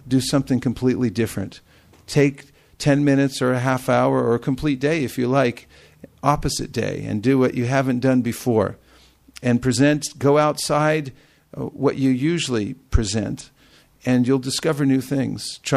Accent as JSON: {"language": "English", "town": "San Francisco", "region": "California", "country": "United States", "said": "I would say, I'm from San Francisco."}